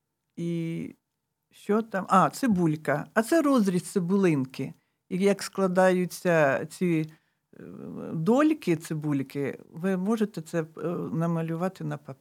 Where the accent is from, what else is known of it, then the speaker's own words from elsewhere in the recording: Dnipropetrovsk Oblast, Ukraine; я родом з Петриківського району, не з самого села Петриківка. Я звідти, то батьківщина моя, Дніпропетровщина, Петриківський район.